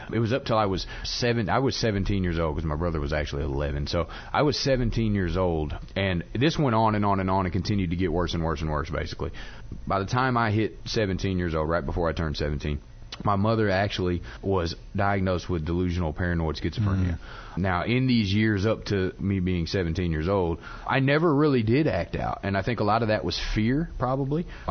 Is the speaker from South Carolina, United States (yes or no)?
no; Nashville, Tennessee, United States; I mean I grew up in Nashville, Tennessee, by the way.